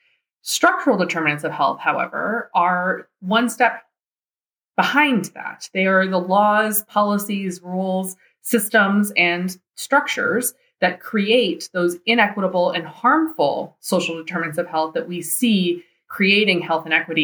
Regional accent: Cuba; I'm Latina and I'm from Cuba.

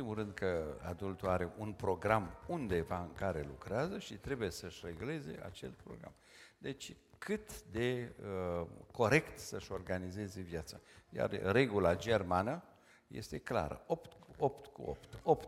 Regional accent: Brașov, Brașov County, Romania; m-a duseseră și pe mine, în fine, ca brașovean

